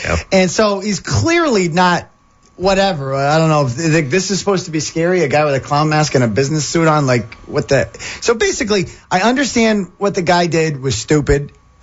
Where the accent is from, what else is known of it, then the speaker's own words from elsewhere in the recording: Worcester, Massachusetts, United States; because growing up in Worcester, this would never have happened.